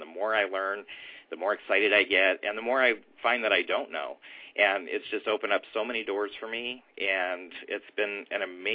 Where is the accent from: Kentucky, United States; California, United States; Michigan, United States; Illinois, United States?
Michigan, United States; Detroit; I'm from the Detroit area, and it used to come on really late at night.